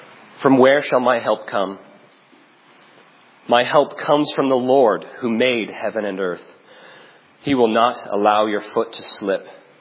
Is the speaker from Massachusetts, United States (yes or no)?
yes; Burlington, Massachusetts, United States; now in Louisville, United States; We grew up in Massachusetts, in Burlington, Massachusetts, and as he said, now we're in Louisville, Kentucky